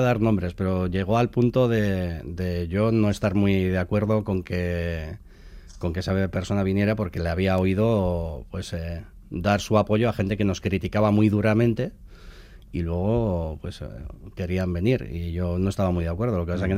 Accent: Basque Country, Spain; soy guipuzcoano

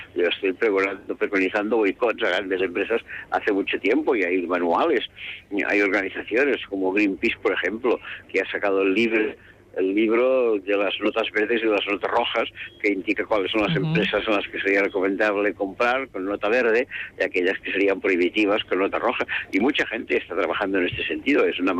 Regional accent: Barcelona, Catalonia, Spain; Soy de Barcelona, sí.

